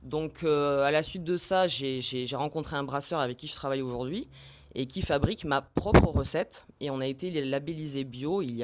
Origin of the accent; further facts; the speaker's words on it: Perpignan, Occitanie, France; also born or lived in Réunion; moi je viens de Perpignan, enfin je viens de La Réunion, mais j'ai grandi dans le sud de la France.